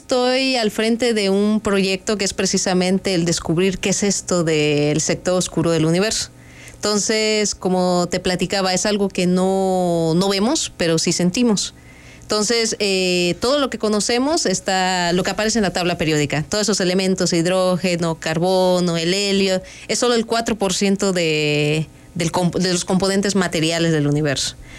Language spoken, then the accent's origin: Spanish; Ciudad del Carmen, Campeche, Mexico; Soy oriunda de una pequeña isla llamada Ciudad del Carmen, en el Golfo de México